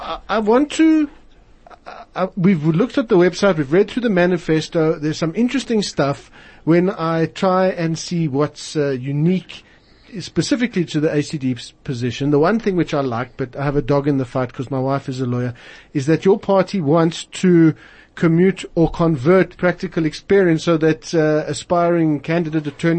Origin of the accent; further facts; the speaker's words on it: South Africa; I'm an observant Jew, but I'm also South African.